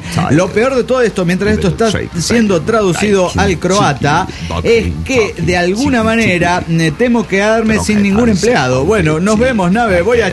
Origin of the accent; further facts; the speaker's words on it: Bogotá, Colombia; now in Mexico; Soy de Bogotá, por ahí lo de chilanga, y extranjera porque obviamente soy colombiana y no mexicana.